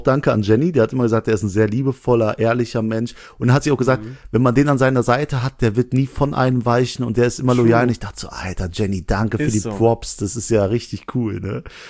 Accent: Langweiler, Germany; ich komme aus Langweiler, da wohne ich.

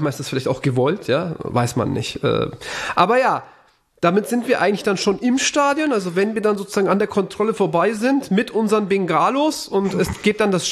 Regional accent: Denizli, Turkey; weil das ist auch in meiner Heimat in Denizli so

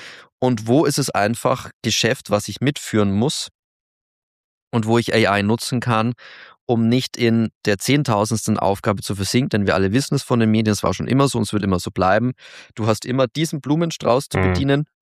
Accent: Augsburg, Bavaria, Germany; als Augsburger muss ich diesen Namen noch unterbringen

